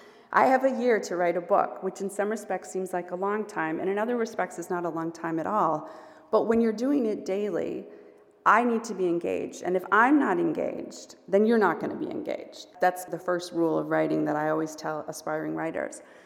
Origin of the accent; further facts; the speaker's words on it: Boston, Massachusetts, United States; now in Seattle, United States; I live in Seattle now, but I was living in Seattle at the time, but I'm from Boston.